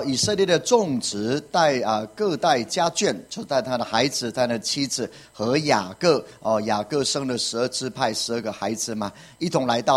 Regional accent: Taiwan; 如果照我们台湾人来讲的话，大概六十五岁就退休了

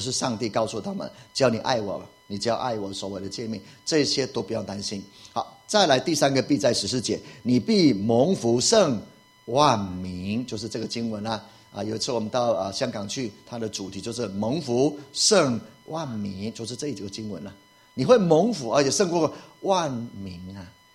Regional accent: Puli, Nantou County, Taiwan; 以前我的老家是埔里，现在听说空污很厉害，就在埔里

